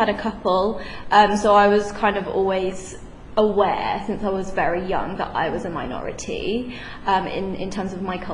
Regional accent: Birmingham, West Midlands, United Kingdom; So I grew up in Birmingham. So it was a very, very small Jewish community, and is getting smaller as we speak.

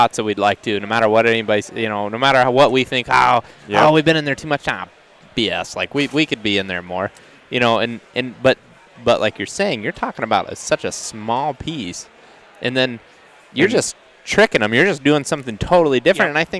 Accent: Ohio, United States; What did it for me growing up in Ohio

